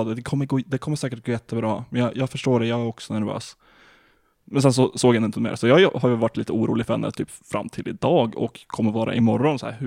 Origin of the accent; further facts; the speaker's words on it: Lapland, Sweden; Det är absolut längre hem till mina hemtrakter i Lappland än där till Skåne.